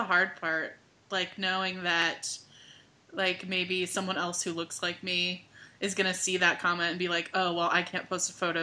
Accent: United States; so I am from the States, but my boyfriend lives in Canada. So I've been visiting him for the last 6 months in Canada.

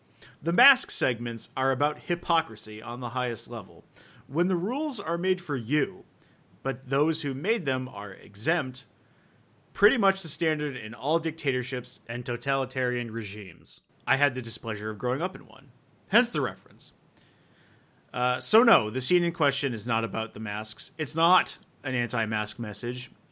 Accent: United States; As an American, I hope that they all collectiv

